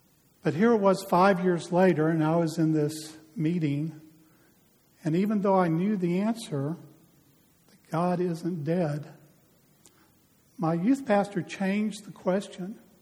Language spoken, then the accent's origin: English; Dallas, Texas, United States; See, I grew up in Cassiview area of Dallas, and my parents were believers. My dad was a deacon in a Baptist church.